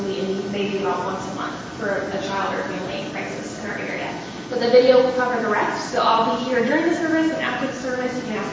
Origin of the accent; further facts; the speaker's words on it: Havana, Florida, United States; now in Tallahassee, United States; Like Pastor Ralph said, I'm from Havana. I grew up here. I live in Tallahassee with my husband.